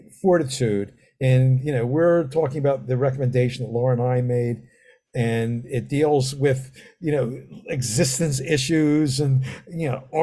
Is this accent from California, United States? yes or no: no; Philadelphia, Pennsylvania, United States; Well, I'm from Philadelphia, and I have some view of pretzels.